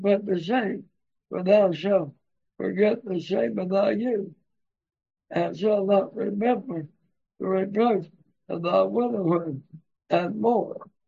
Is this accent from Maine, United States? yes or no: no; Missouri, United States; I was born and raised in Missouri. And now the Lord has sent me back.